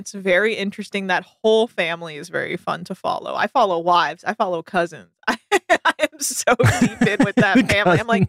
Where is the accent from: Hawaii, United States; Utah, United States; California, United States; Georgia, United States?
California, United States; now in Los Angeles, United States; Now I grew up in the Bay Area, so I'm a Warriors person, but I also have lived in LA for over, you know, like 10 years.